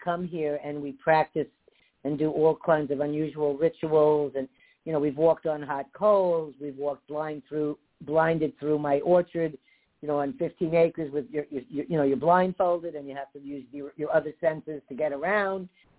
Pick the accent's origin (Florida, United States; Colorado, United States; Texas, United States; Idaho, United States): Florida, United States; That can't be me. I'm from Florida, you know?